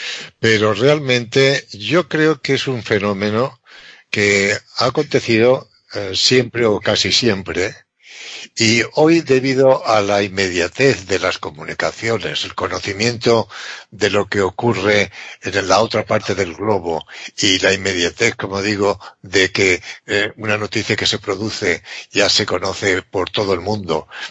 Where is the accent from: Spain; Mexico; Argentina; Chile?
Spain; lo que está aconteciendo en mi país, que con el problema que tenemos en Cataluña